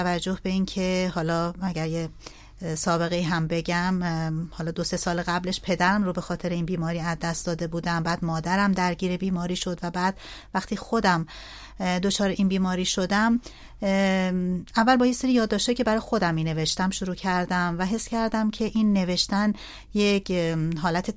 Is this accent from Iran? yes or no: yes; Amol, Mazandaran, Iran; من در مازندران بزرگ شدم، در شهر آمول بزرگ شدم،